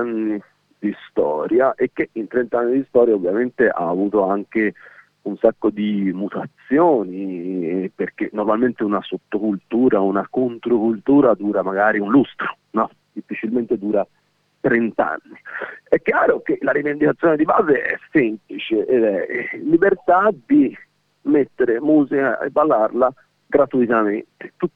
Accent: Florence, Tuscany, Italy; intanto direi che siamo tutti di Firenze

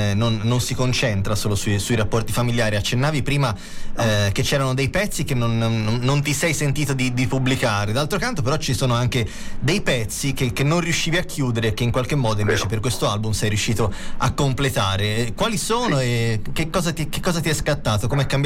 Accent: Florence, Tuscany, Italy; io sono nato e cresciuto a Novoli

